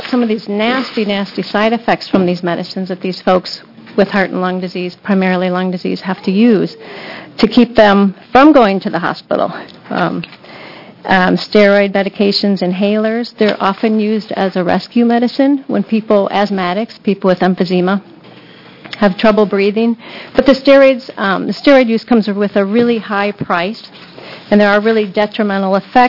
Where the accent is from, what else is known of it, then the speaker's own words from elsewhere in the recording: Eugene, Oregon, United States; I'm from Eugene.